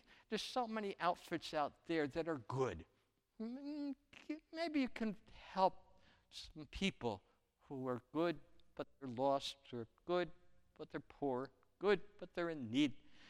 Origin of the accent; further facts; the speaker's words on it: Newark, New Jersey, United States; I grew up in Newark, New Jersey, and you know, they're pretty poor